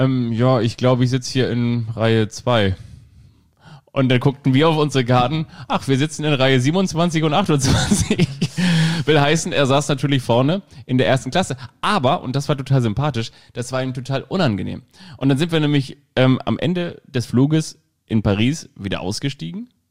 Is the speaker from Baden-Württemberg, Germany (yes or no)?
no; Kiel, Schleswig-Holstein, Germany; Ich bin ja auch in Kiel aufgewachsen.